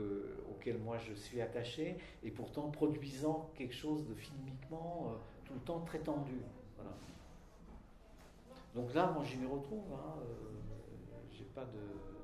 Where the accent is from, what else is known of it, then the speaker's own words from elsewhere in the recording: Czechia; French is a second language; now in France; Moi, j'ai grandi en Tchécoslovaquie dans les années 50.